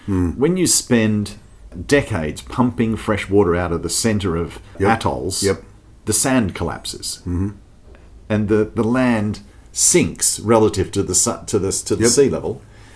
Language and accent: English; Australia; And being an Australian, I learned about our history.